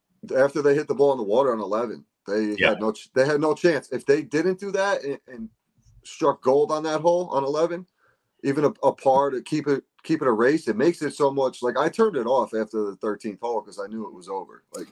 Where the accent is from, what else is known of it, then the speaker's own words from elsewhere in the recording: Troy, United States; So where I grew up in Troy, it's like picture like New York City, how the different boroughs kind of thing.